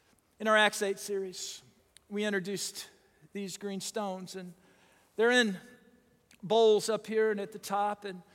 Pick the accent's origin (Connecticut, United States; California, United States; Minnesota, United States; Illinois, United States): Illinois, United States; Growing up in Southern Illinois, if you could do two things at once, that made you amphibious.